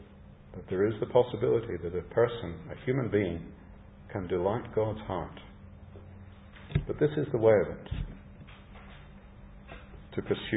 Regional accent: Tasmania, Australia; born or raised there

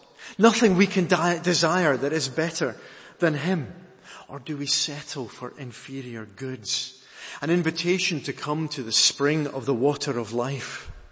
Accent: Scotland, United Kingdom; Does he really want me to come and drink, be full, be satisfied, and even, as a Scot, dare I say it, happy?

